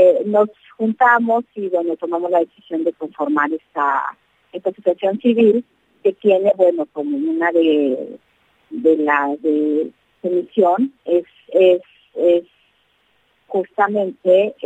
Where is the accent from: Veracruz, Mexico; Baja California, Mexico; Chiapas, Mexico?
Chiapas, Mexico; soy chiapaneca, también vengo de una situación pues bastante semejante.